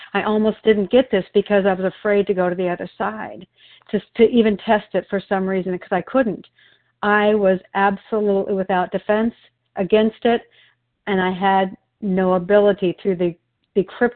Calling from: Oregon, United States; I'm calling in from Oregon.

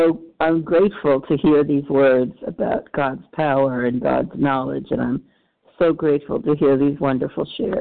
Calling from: New York, United States; New York.

